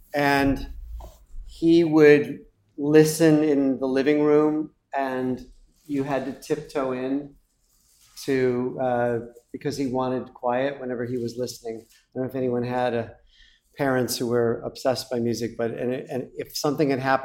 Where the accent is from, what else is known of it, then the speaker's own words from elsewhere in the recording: Chicago, Illinois, United States; I'm from Chicago. Anybody from Chicago? That was pretty. Oh, hey. And I've been around a couple other cities since then.